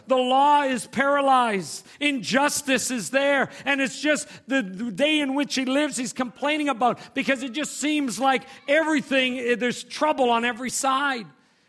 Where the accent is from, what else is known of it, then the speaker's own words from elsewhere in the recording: Mississauga, Ontario, Canada; I grew up in Mississauga, not far from here, down Dixie Road in the QEW back behind Dixie Value Mall there. So this is kind of like home for me whenever I get to come back into Mississauga or Brampton or the Toronto area.